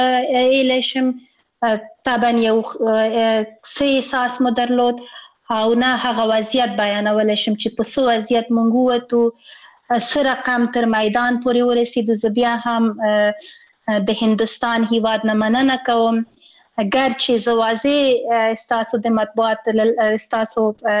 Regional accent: Afghanistan; لیکن زه دا وایم مونږ د افغانستان یو واقعیت یو او خپل هیواد نه هیڅکله تیر نه یو، او زمونږ خپل هیواد ده، زمونږ اصلي هیواد ده

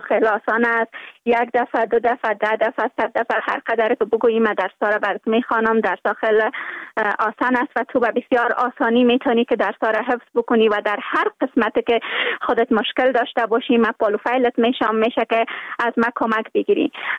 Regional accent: Kabul, Afghanistan; born there; ما در یک خانواده متوسط در افغانستان ولایت کابل به دنیا آمدیم

